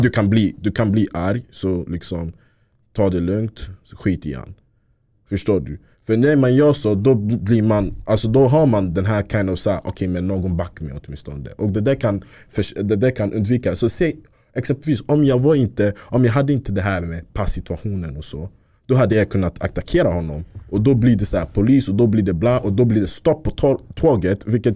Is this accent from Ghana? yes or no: yes; Ghana; Så han stoppade mig, så han bara, hej du, vart är du ifrån? Så, så jag bara, Ghana.